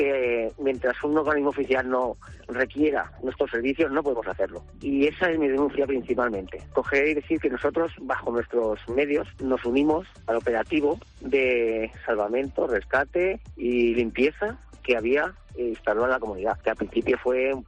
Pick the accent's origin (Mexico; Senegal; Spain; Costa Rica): Spain; Valencian Community